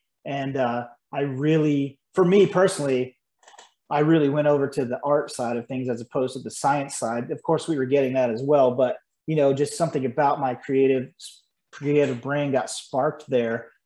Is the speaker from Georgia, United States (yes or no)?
yes; Georgia, United States; I came from a background, I grew up in Georgia.